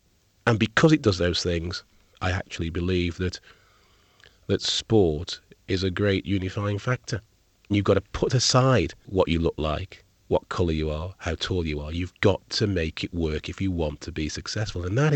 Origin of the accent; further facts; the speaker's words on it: Stoke-on-Trent, West Midlands, United Kingdom; I started playing football professionally with my hometown, Stoke City. I'm a son of Jamaican immigrants who came to the UK in the 1950s.